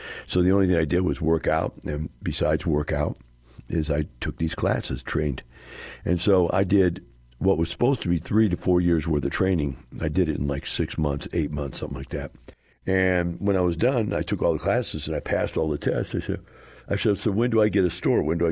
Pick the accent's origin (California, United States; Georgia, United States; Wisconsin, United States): Wisconsin, United States; I came from Wisconsin. The water's glacial fed. It's crystal clear.